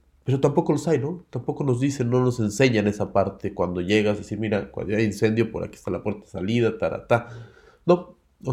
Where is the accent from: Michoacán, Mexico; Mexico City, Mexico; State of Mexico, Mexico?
Mexico City, Mexico; uno viene del hoyo, de la Ciudad de México, no vengo de Tepito, yo soy de Coyoacán, eso sí, pero pues uno viene de ese monstruo que es la Ciudad de México